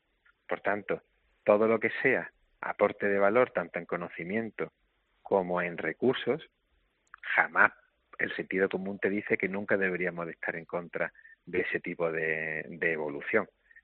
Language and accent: Spanish; Málaga, Andalusia, Spain; pues es nuestra obligación como malagueños aportar valor a la ciudad y ayudar en la medida de lo posible.